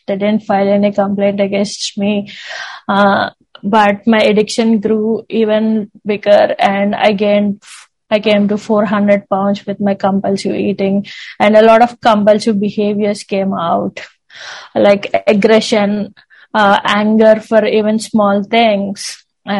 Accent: India; English is a second language; I'm from India, and in India we have these joint families where everyone live under the same roof.

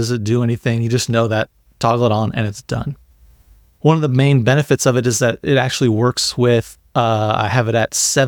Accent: United States; let me reevaluate this thing as an American

